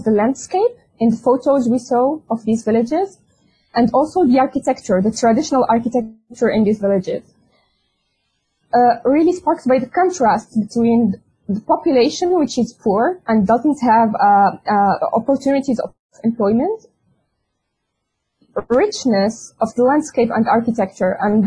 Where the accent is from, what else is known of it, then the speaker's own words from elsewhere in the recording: Morocco; As you know, I'm an architect from Morocco